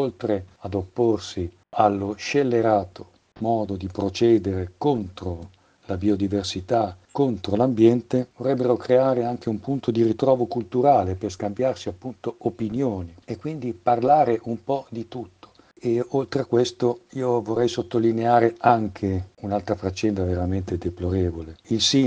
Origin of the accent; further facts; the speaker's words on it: Pavia, Lombardy, Italy; Io sono nato e cresciuto a Pavia da sempre